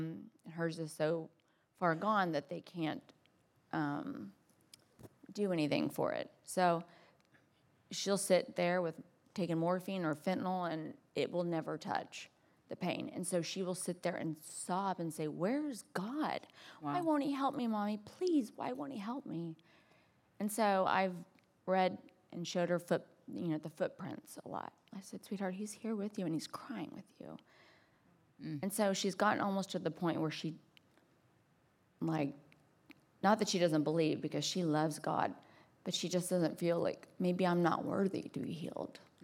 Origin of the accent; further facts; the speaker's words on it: United States; I'm from America.